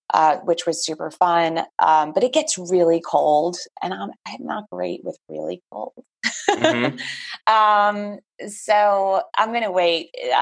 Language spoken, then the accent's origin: English; Manhattan, New York, United States; Born and raised right in the concrete jungle.